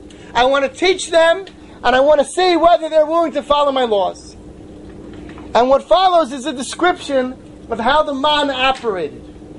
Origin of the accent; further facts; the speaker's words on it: New Jersey, United States; I grew up in New Jersey and there's this place nearby called Staten Island.